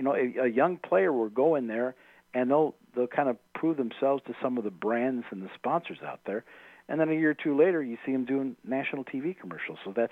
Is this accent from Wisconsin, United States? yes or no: yes; Wisconsin, United States; Yeah, we're from Wisconsin. I cover the Packers.